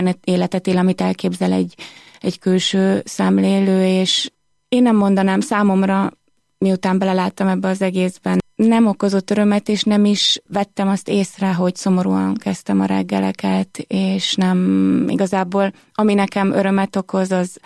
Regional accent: Budapest, Hungary; also born or lived in Zemplén; Aztán 5 éves voltam, amikor egy kis faluból, egy kis zempléni faluból felköltöztünk Budapestre

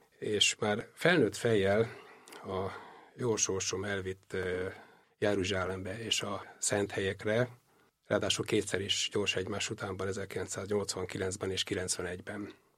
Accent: Budapest, Hungary; born there

